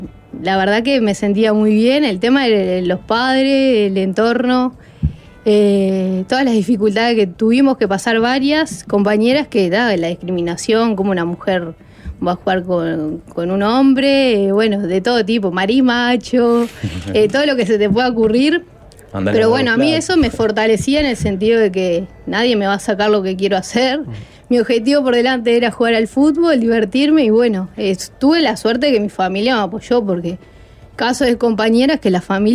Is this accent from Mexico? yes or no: no; Trinidad, Flores, Uruguay; Yo soy de Trinidad Flores, sí. Allá no existía fútbol femenino en aquel entonces